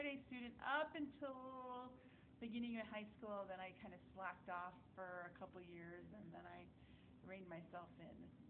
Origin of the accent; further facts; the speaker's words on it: Rockford, Illinois, United States; moved away as an adult; I was born in Rockford, Illinois, in way back in 1969, in May 24th.